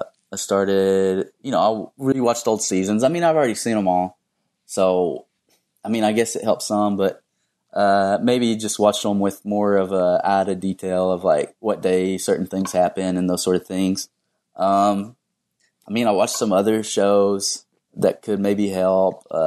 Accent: Kentucky, United States; I'm from Kentucky. Where he's from is not far from where I live

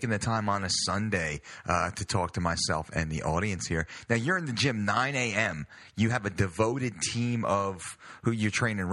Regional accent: New Jersey, United States; strength coach extraordinaire from my home state of New Jersey

